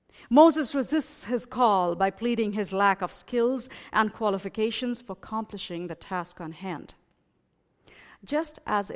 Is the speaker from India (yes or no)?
yes; India; It may surprise you that though I was born and raised in India, I did not particularly grow up with strong ties to any given region, language, or religion.